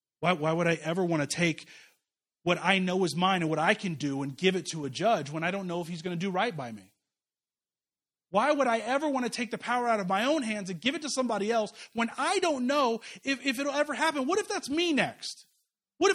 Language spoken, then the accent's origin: English; Kansas City, United States; I grew up in Kansas City.